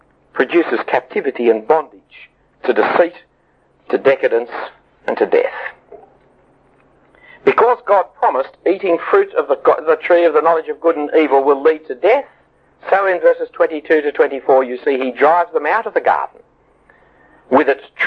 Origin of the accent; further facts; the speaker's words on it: Sydney, New South Wales, Australia; born there; I was born in Sydney and I think in English and I speak in English and I bear a Danish name and Danish good looks, but I'm not Danish at all.